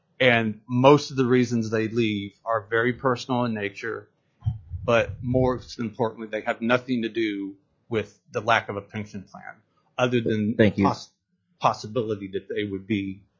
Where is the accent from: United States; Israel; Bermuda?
United States; Anchorage, Alaska; I'm from Anchorage, Alaska.